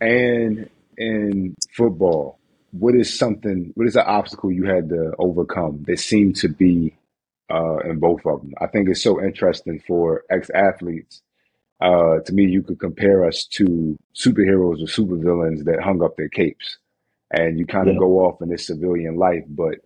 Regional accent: Philadelphia, Pennsylvania, United States; I got a special respect for the Midwest. I'm from Philly, but you know, Chicago, Indiana, we've had some games there.

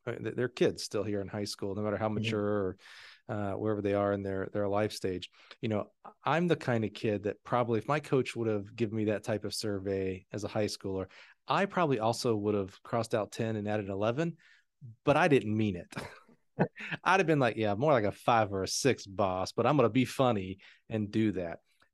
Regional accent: Alabama, United States; I'm from Alabama, so that probably is 10 in my math world.

